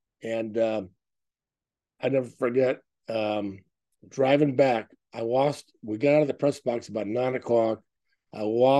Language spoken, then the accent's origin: English; San Diego, California, United States; also born or lived in Kansas City; Absolutely. I don't know, because I grew up in San Diego and I ended up in Kansas City and Mizzou, and here I am.